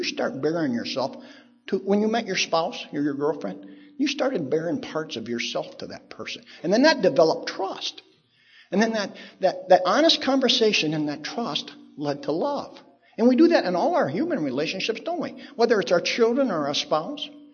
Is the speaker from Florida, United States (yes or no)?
no; Bruin, Ohio, United States; I grew up in Bruin, Ohio, a small town over in Sandusky County. We lived right next door to the Methodist Church